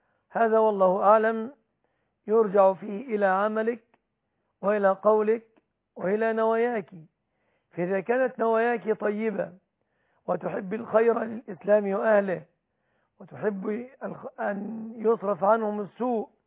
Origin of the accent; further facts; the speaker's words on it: Egypt; في بلادنا مصر